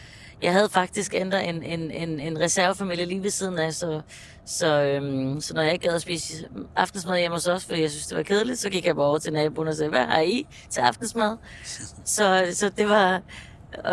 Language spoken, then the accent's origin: Danish; Faroe Islands; Og nu er jeg jo født og opvokset på Færøerne, så der fandtes ikke så mange LP'er på det tidspunkt deroppe.